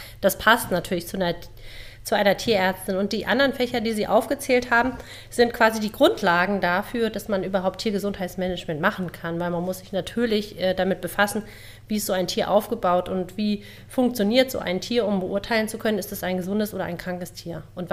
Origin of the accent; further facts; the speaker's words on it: Schleswig-Holstein, Germany; also born or lived in Essen; ich bin in Essen im Ruhrgebiet geboren worden, bin aber dann kein Stadtkind geworden, sondern als Kleinkind von meinen Eltern aufs Land nach Schleswig-Holstein verpflanzt worden, wo ich dann groß geworden bin. Und nach dem Abitur bin ich dann nach Berlin gegangen